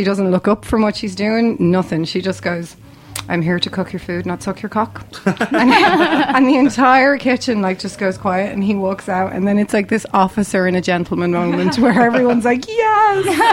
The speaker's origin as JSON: {"language": "English", "country": "Ireland", "said": "I don't know if any of you can hear, but I'm Irish."}